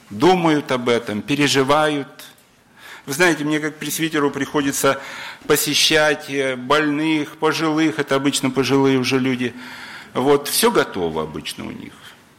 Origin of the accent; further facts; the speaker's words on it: Belgorod, Belgorod Oblast, Russia; я из Белгорода, несу служение в одной из белгородских церквей.